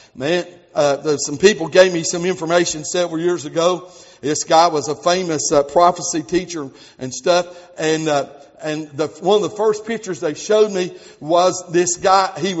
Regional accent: United States; And so we as Americans, we're Westerners. We see the world from our perspective. We are from the Western Hemisphere.

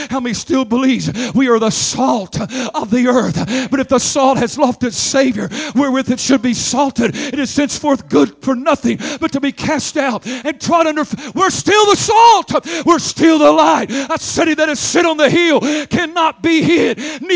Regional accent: United States; America may get so bad, we're kind of ashamed. I'm American. I'm from America.

